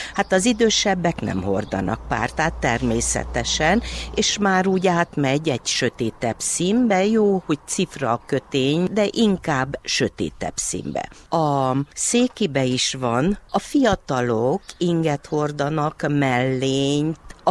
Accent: Târgu Mureș, Mureș County, Romania; Ugye városi lány vagyok, Marosvásárhelyről vagyok.

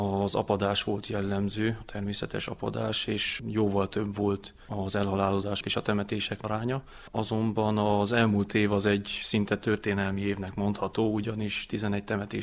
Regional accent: Sóvárad, Mureș County, Romania; Sóváradon, ahol felnőttem, ott is mindig közmunka volt hirdetve

